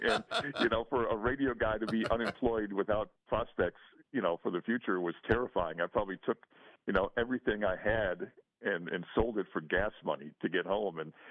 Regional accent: Racine, Wisconsin, United States; Growing up in Racine in the Midwest, we didn't have to see that crap

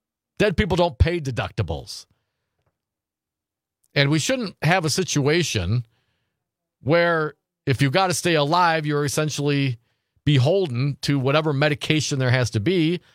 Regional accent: Appleton, Wisconsin, United States; I grew up in Appleton, Wisconsin.

